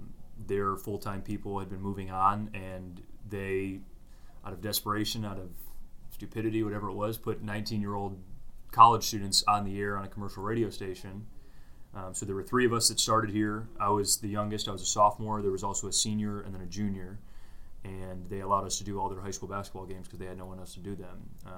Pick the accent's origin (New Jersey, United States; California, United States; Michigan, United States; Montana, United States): Michigan, United States; Clinton Township; I'm from Metro Detroit area, Clinton Township, St. Clair Shores area, and went to Lancers High School.